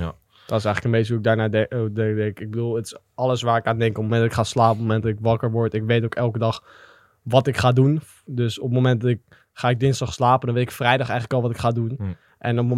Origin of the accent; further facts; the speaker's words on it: Amsterdam, North Holland, Netherlands; Ik kom uit Amsterdam-Zuid, dus dat zegt eigenlijk al genoeg.